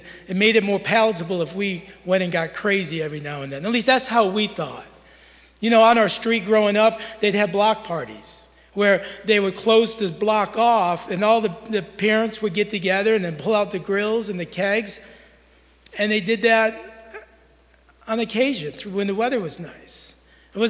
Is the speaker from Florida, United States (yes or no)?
no; Syracuse, New York, United States; I was raised in Syracuse, New York. So I am a Yankee.